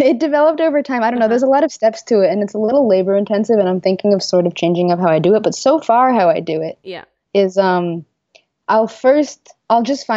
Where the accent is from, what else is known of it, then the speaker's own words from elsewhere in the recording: New York City, New York, United States; Yeah, I'm from New York City originally. I grew up uptown